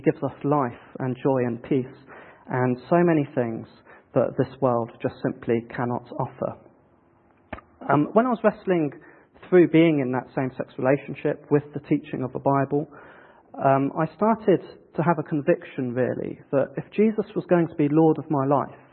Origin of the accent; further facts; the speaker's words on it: United Kingdom; And being British, I thought the best response to those feelings was to ignore them.